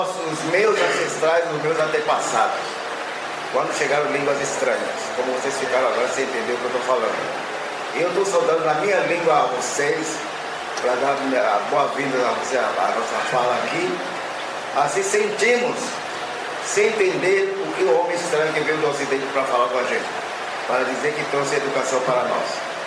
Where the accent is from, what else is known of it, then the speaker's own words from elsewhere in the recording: Amazonas, Brazil; Eu sou oriundo da Amazônia, especificamente do estado do Amazonas, da região do Alto Rio Negro, sou da etnia Tucano.